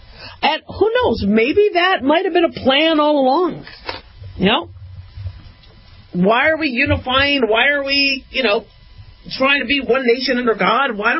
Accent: United States; yeah, I lean one way to the other, but I'm an American first

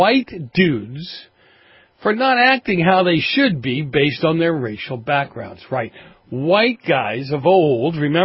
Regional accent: New England, United States; maybe because I grew up in New England, churches everywhere, Catholic churches every place.

